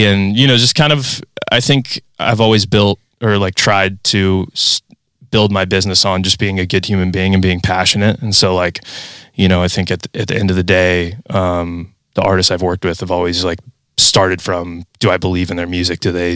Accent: Pismo Beach, California, United States; growing up in Pismo, it was either like going up to the Bay Area or down to LA to see a show.

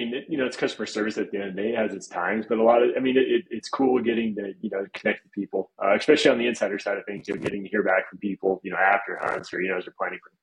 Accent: Montana, United States; also born or lived in Northern Idaho; now in Utah, United States; I'm originally from Western Montana. I grew up there, a little bit of time in Northern Idaho, within like an hour circle, but, so primarily all up north and then moved down to Utah here, 7 years ago.

